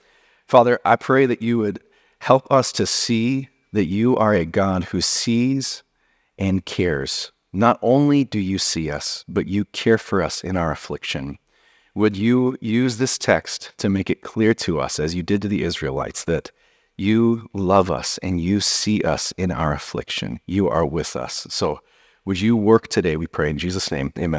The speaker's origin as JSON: {"language": "English", "region": "Wyoming", "country": "United States", "tie": "born or raised there", "also_born_or_lived": "San Diego", "said": "I was born in San Diego. So I was a kid who lived in San Diego until I was 9, and then I moved to Wyoming."}